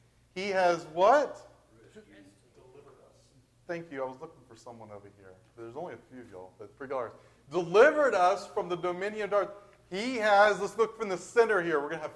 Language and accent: English; Michigan, United States; I'm not from here. I'm from Michigan.